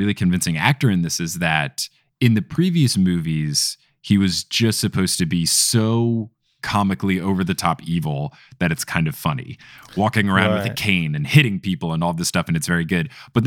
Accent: United States; Yeah, I am an American boy. I know that TERFs are bad.

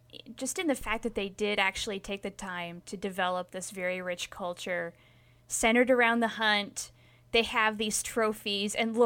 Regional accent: Wyoming, United States; despite growing up in Wyoming.

